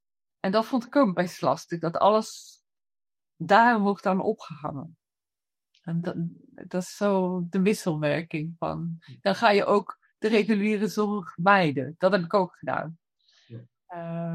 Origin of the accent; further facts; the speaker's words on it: Belgium; moved away as an adult; now in Netherlands; ik ben 57 jaar. En zo wat 30 jaar geleden ben ik in Nederland komen wonen. Want ik ben Belg.